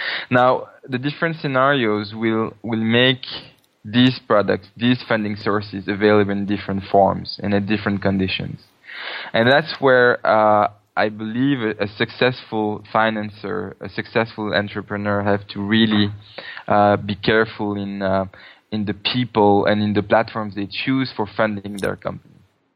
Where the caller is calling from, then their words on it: Paris, Île-de-France, France; I'm calling from France, from Paris.